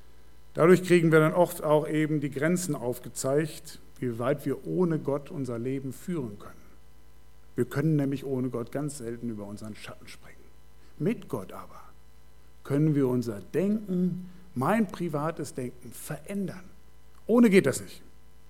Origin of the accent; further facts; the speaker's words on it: Germany; Das ist Deutschland. Ich bin Deutscher.